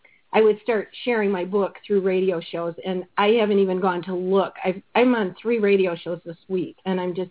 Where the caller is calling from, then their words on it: Florida, United States; also born or lived in Colorado / Michigan; Hey, Michael and everyone … in Florida.